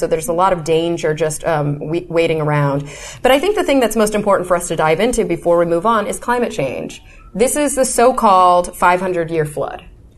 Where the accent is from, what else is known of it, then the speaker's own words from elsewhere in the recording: Texas, United States; I was born and raised in Texas. I actually grew up in North Texas, but as any Texan in the audience might know, if you're from Texas, you have family all over Texas.